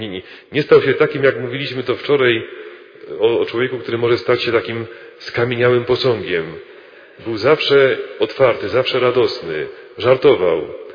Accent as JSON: {"language": "Polish", "town": "Cieszyn", "region": "Silesian Voivodeship", "country": "Poland", "said": "Pochodzę z Cieszyna. To jest miasto, mówią, że największe w Polsce, bo się nie zmieściło w granicach naszego kraju. Mamy część miasta w Czechach. Obecnie w Republice Czeskiej, wtedy to jeszcze była Czechosłowacja. Mamy polski Cieszyn i czeski Cieszyn."}